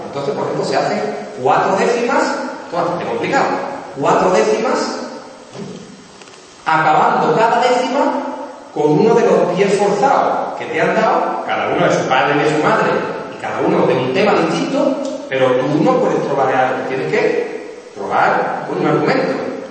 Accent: Seville, Andalusia, Spain; Pues yo soy andaluz, soy nacido en Sevilla, soy andaluz y con orgullo soy andaluz

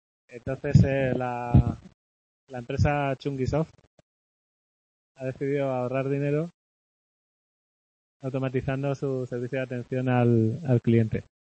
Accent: Region of Murcia, Spain; Parece que hablo muy rápido y no vocalizo nada, pero bueno. Como soy murciano, no me perdona.

